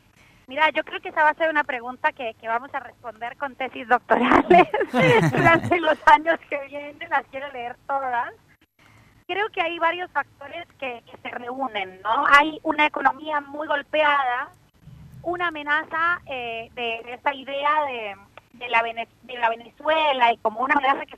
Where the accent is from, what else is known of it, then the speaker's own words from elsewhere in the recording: Colombia; nos permite imaginar como colombianos y colombianas una Colombia que no conocemos